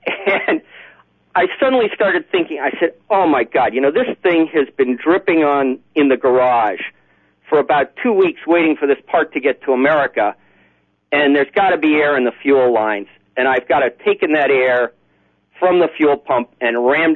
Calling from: Budapest, Hungary; Yeah, I'm calling from Hungary.

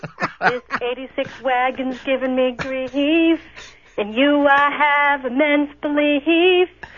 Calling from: New Haven, Connecticut, United States; I'm calling from New Haven.

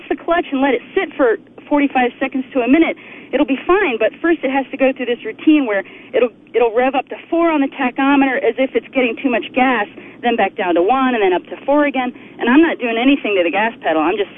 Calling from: Oregon, United States; Well, I'm calling from a stump in a clear cut in the Umatilla National Forest in Oregon.

